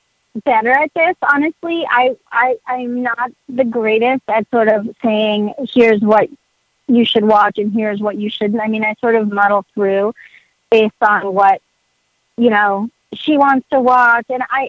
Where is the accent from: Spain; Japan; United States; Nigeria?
Spain; And in fact, I grew up in Spain, and I spent the summer in London, the summer before they got married.